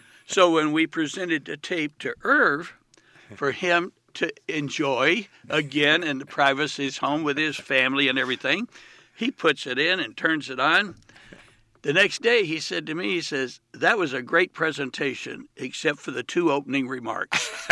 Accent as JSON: {"language": "English", "region": "the South", "country": "United States", "tie": "born or raised there", "said": "Well, I didn't grow up in Dallas, but I grew up in the South, so not much changes."}